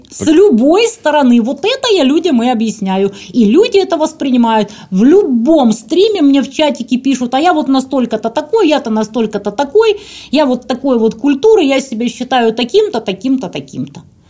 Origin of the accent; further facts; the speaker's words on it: Ukraine; А я украинка.